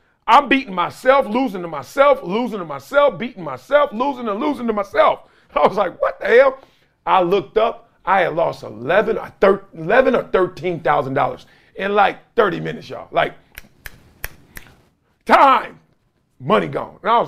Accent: Compton, California, United States; That needs to be where I'm from. Where are you from, fool? Compton.

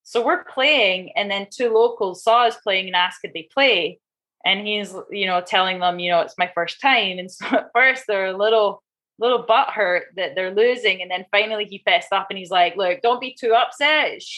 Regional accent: Scotland, United Kingdom; I mean, being Scottish, okay, obviously has to be someone Scottish.

